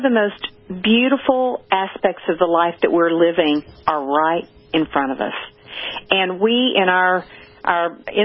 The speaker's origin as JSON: {"language": "English", "town": "Hot Springs", "region": "Arkansas", "country": "United States", "tie": "born or raised there", "lives_now": "Dallas, United States", "said": "I mean, when I drive from Dallas to Hot Springs, Arkansas, which is my hometown, that drive is beautiful."}